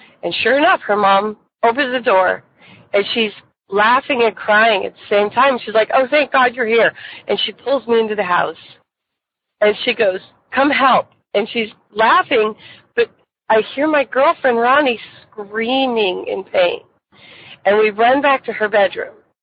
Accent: Indiana, United States; from Indiana.

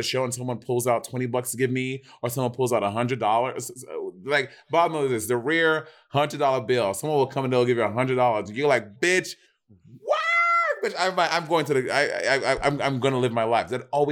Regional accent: New York, United States; I mean, I am from New York, so I can't even gauge.

